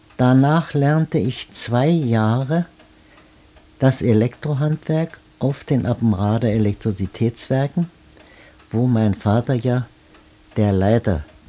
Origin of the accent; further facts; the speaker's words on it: Berlin, Germany; born there; also born or lived in Aabenraa; Ich bin in Berlin geboren am 30. Mai 1891.